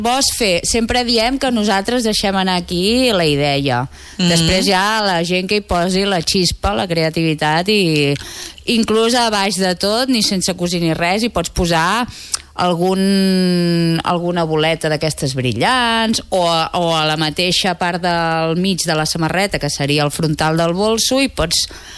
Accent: Catalonia, Spain; Soc catalana

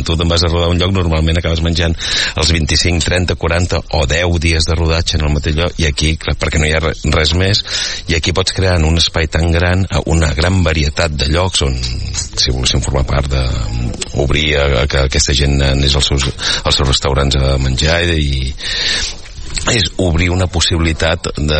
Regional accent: Calella, Catalonia, Spain; visc fora, visc com a un poblet a les afores de Madrid des de fa molts anys, però per mi Calella és la meva ciutat, és d'on soc i d'on em sento.

